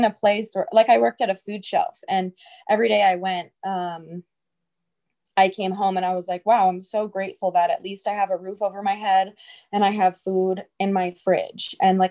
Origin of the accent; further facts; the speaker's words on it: Los Angeles, California, United States; I'm from Los Angeles, and I was in California, the first meeting I ever went